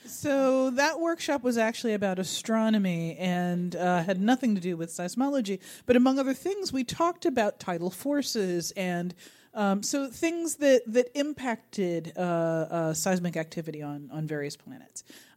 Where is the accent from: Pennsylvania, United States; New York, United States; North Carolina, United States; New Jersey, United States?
New York, United States; Brooklyn; And I grew up in Brooklyn in Mobile, Alabama, where volcanoes were like the last thing you needed to worry about.